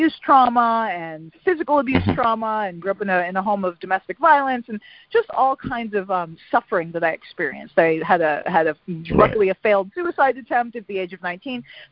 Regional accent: Washington, District of Columbia, United States; born there; also born or lived in Detroit; So my family is from Detroit. I was born in Washington D.C., but my mom and my dad were both from Detroit. And so when I was a teenager, and in college, I was living in Detroit

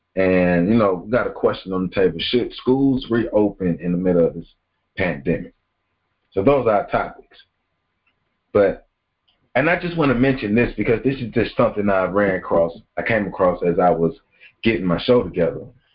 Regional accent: Tallahassee, Florida, United States; But guess what? I'm from Tallahassee, Lake Bradford area.

